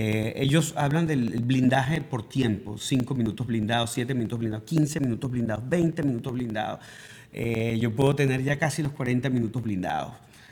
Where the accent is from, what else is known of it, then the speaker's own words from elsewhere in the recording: Venezuela; moved away; soy un venezolano que está llegando acá, soy un latino, cuáles son mis impresiones, cómo me empiezo a entender con la ciudad.